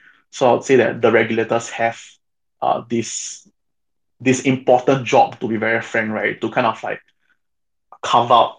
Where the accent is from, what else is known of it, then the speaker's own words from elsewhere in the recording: Singapore; So I'm actually born and bred in Singapore.